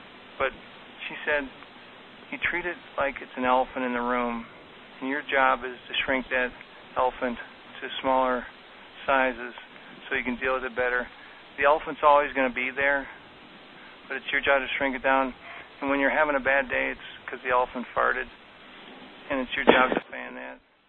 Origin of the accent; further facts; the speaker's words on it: Ireland; I'm Irish, so some of it's been pure luck.